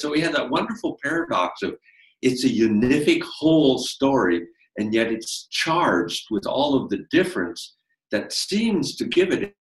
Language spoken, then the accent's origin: English; North Dakota, United States; I come from North Dakota, and so I grew up in a part of the world where Lakota and Dakota and Nakota people in that region, the different dialectical groups of people